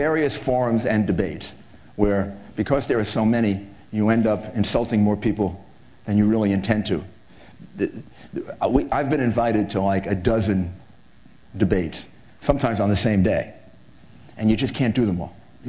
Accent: New York, United States; wind turbines for my home state of New York.

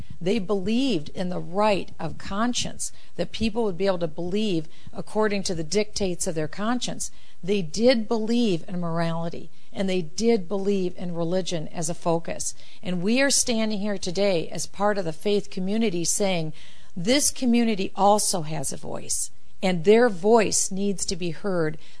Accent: Iowa, United States; and this is how I intend to run the country, in a way that I grew up understanding here in Iowa. We were frugal, we were prudent

